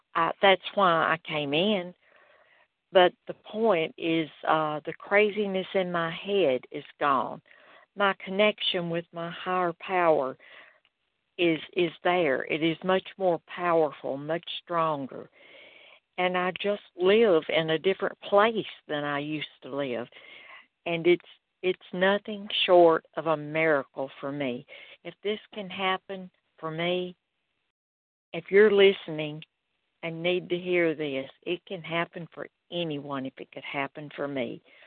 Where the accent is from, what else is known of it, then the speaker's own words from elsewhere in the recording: Malden, South Carolina, United States; I'm from Malden, South Carolina.